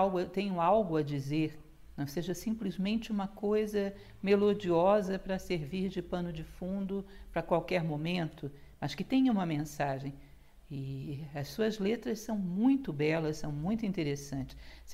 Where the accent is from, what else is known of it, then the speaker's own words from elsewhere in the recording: Rio de Janeiro, Brazil; born there; Eu tenho uma família que também é mista de Rio de Janeiro com o Nordeste. Nasci no Rio, mas minha mãe era de Alagoas e a família do meu pai vinha do Sul, ou seja, uma misturada.